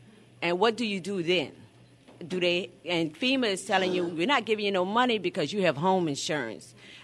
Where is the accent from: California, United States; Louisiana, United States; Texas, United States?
Louisiana, United States; New Orleans; I'm from New Orleans. I'm a nurse out in New Orleans